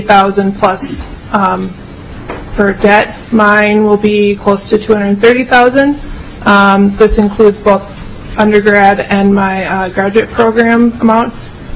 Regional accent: Albany, Minnesota, United States; I am originally from Albany, Minnesota, Central.

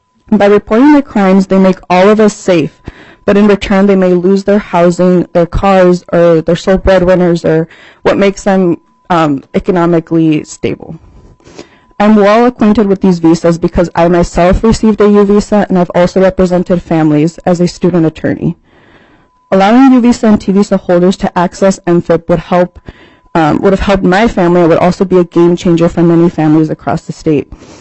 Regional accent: St. Paul, Minnesota, United States; also born or lived in El Salvador; I'm currently a resident of Little Canada, and I grew up in St. Paul. I'm an immigrant from El Salvador

